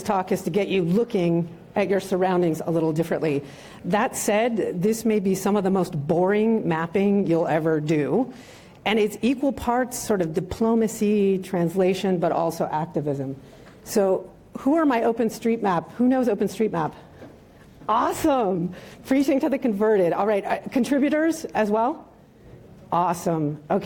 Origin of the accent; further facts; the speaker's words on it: San Francisco, California, United States; And I'm an emergency volunteer at my hometown of San Francisco